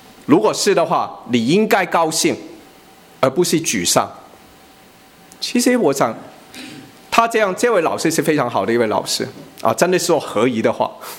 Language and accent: Chinese; China; 可是我们中国人有句话叫活到老